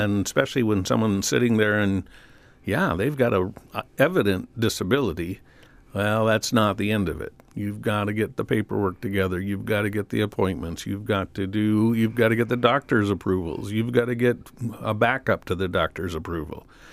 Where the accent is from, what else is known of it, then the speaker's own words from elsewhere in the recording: Michigan, United States; also born or lived in Chicago; because I grew up in Michigan and went to school in Chicago